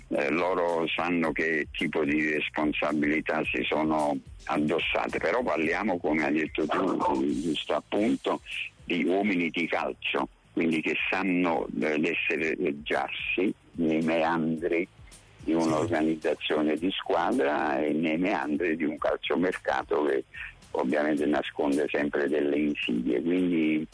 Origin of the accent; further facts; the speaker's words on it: Naples, Campania, Italy; a braccio aperto da napoletano, sono suo amico e lo accolgo con molto piacere